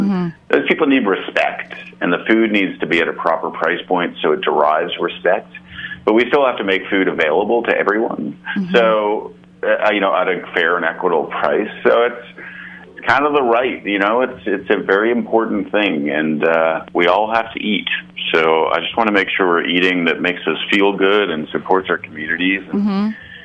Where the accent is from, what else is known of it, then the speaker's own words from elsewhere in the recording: Ottawa, Ontario, Canada; also born or lived in Montreal; growing up in Ottawa and Montreal.